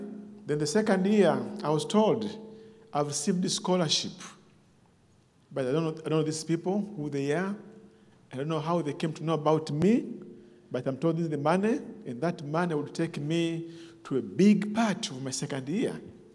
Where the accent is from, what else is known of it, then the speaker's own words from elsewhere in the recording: Tanzania; I come from Tanzania in East Africa.